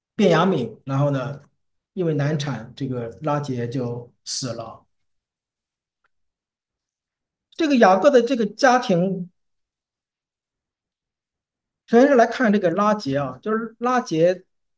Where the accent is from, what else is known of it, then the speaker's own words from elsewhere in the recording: China; 就是用我们中国人的话讲说，好像。这个媳妇有点克夫